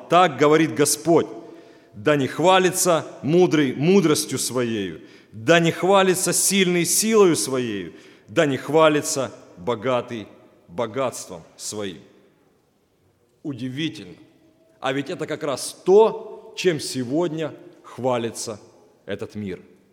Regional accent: Mykolaiv, Mykolaiv Oblast, Ukraine; born there; now in Zhytomyr, Ukraine; я родился в Николаеве, но уже 8 лет живу в Житомире. Такая молодая семья у меня, жена из Житомира.

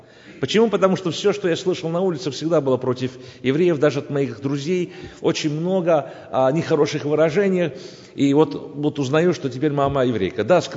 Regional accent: Tbilisi, Georgia; Я родом сам из Грузии, из Тбилиси, я из еврейско-мусульманской семьи. У меня мама была еврейкой, папа у меня был мусульманином, но рос я как мусульманин

